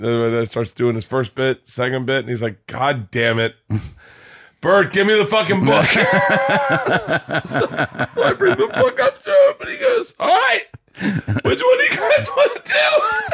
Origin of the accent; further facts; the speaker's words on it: Florida, United States; I can say this, I grew up in Florida, but like in the South, there's certain things they can't hear.